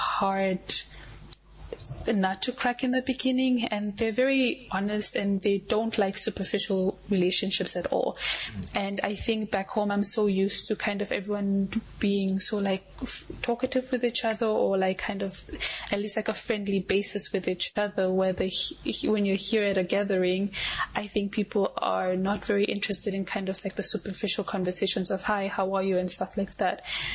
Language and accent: English; Namibia; always get this thing where I'm like, oh, you're the first Namibian I've ever met. And they think I'm Kenyan or Nigerian.